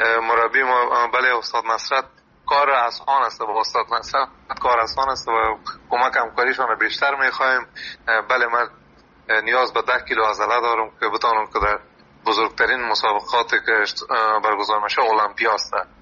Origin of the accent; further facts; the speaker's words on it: Afghanistan; now in Europe; من از افغانستان آمدیم، مدت 5 سال میشه در اروپا زندگی میکنم